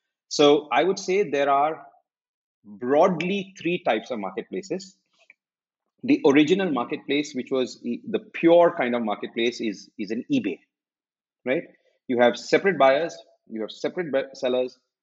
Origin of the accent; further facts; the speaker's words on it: Mumbai, Maharashtra, India; Sahil and I come from Bombay and our Hindi is not particularly strong.